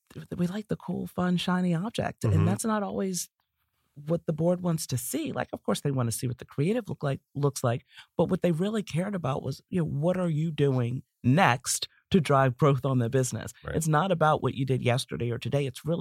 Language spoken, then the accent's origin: English; Baltimore, Maryland, United States; It's based in my hometown of Baltimore.